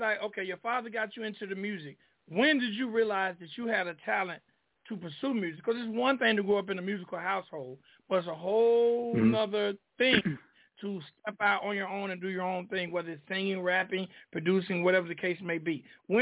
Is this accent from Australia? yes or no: no; Griffin, Georgia, United States; I was born and raised in a town called Griffin, Georgia. And for years, Valdosta and all those schools down there used to whoop our ass in high school football.